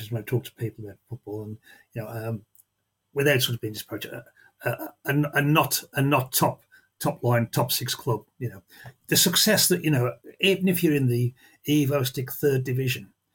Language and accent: English; Walsall, West Midlands, United Kingdom; I'm from Walsall, so just north of Birmingham